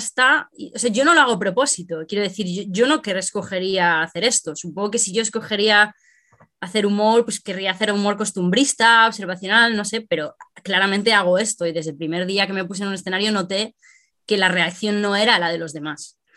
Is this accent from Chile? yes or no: no; Spain; moved away as an adult; yo crecí en provincias, en España hay esta cosa de las provincias, ¿no? Como, tú tienes siempre la sensación como de que el mundo tiene lugar en otros sitios y tú eres de provincias. Entonces yo cumplí 18 y quería irme.